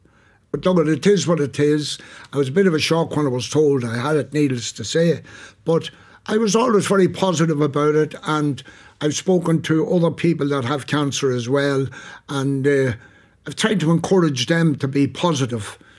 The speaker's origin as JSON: {"language": "English", "town": "Castleblayney", "region": "County Monaghan", "country": "Ireland", "tie": "born or raised there", "said": "I haven't been up in my hometown in Castleblaney in a couple of years."}